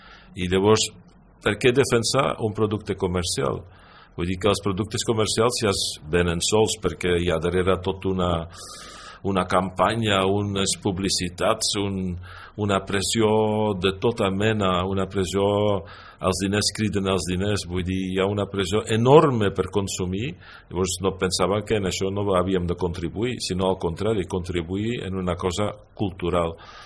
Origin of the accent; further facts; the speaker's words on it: Catalonia, Spain; Perquè vivim a Catalunya, som catalans.